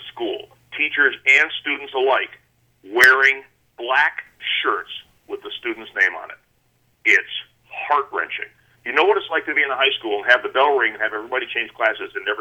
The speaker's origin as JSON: {"language": "English", "country": "Ireland", "said": "so, I think it was originally said of the Irish, but of course I'm Irish too"}